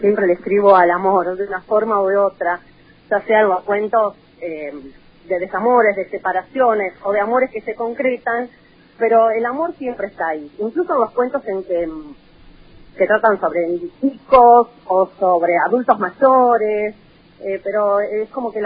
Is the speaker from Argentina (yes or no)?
yes; Rojas, Buenos Aires Province, Argentina; Una forma de rememorar la ternura y las cosas lindas que viví en mi infancia en Rojas, ¿no?